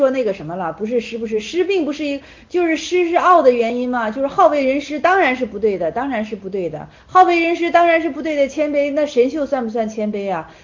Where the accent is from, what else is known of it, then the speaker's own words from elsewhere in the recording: Guangdong, China; 去过，我们都是广东的，咋没去过呢？